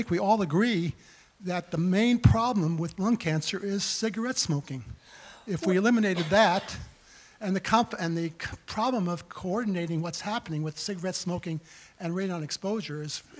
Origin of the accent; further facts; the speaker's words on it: United States; I'm from the United States.